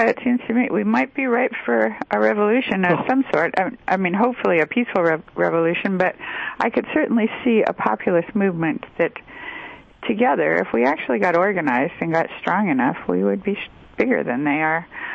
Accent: Michigan, United States; I grew up in Michigan, and my dad was an auto worker at one time, and my grandfather, until he got laid off during the Depression

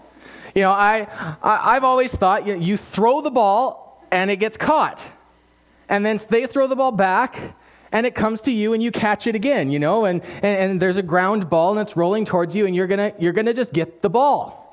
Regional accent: British Columbia, Canada; We're in Alberta now, so there's like one hill that's maybe kind of a hill. I grew up in the Fraser Valley.

